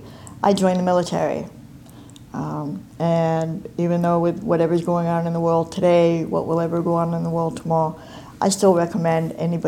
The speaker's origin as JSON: {"language": "English", "town": "Meriden", "region": "Connecticut", "country": "United States", "tie": "born or raised there", "said": "In Meriden, Connecticut. I grew up in Meriden, Connecticut. Went to the schools in Meriden as well."}